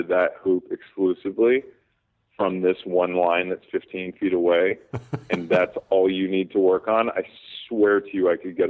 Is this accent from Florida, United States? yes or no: no; Oakland, California, United States; As long as I can remember, I grew up in Oakland. I was always a basketball fan.